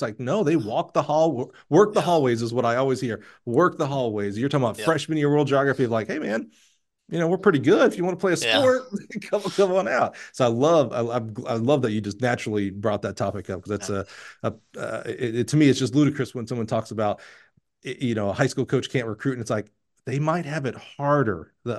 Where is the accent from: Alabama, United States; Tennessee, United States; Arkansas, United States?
Alabama, United States; You know, I'm from Alabama, so those things are kind of the same to me.